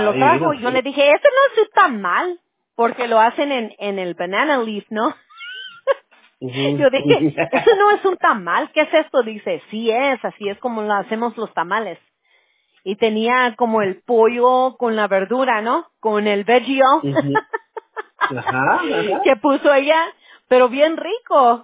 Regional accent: United States; born there; Yo, no, yo soy nacida aquí en los Estados.

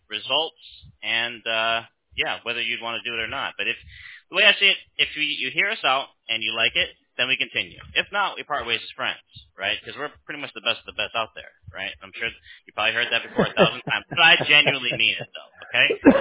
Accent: United States; I work remotely, right? I'm American, right?

